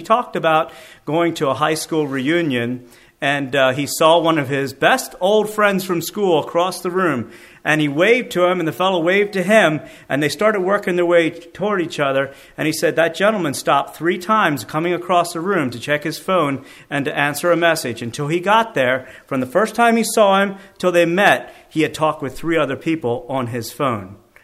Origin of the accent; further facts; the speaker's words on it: Lebanon, Pennsylvania, United States; I'm from Lebanon.